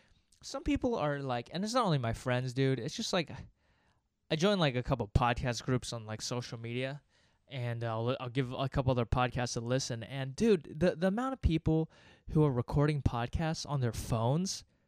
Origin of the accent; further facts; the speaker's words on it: Virginia, United States; He grew up in Uzbekistan in the 60s. I grew up in Virginia in the early 2000s.